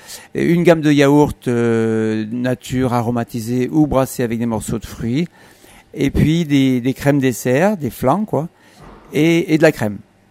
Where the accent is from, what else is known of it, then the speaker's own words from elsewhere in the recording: Doissin, Auvergne-Rhône-Alpes, France; Donc on vient de Doissin, de canton de Virieux, on est arrivé ici en 70.